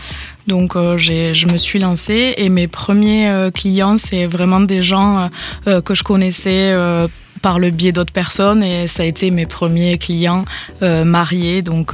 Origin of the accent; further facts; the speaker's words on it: Occitanie, France; je suis vraiment originaire du Gers et je voulais faire un petit clin d'œil à ma région et aux traditions